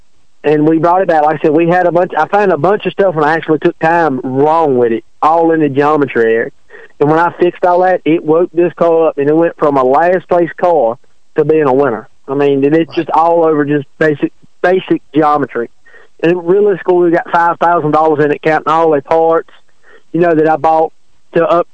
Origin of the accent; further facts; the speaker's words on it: Rocky Mount, Virginia, United States; I'm from Rocky Mount, Virginia, actually. About 15 minutes from the Speedway, actually.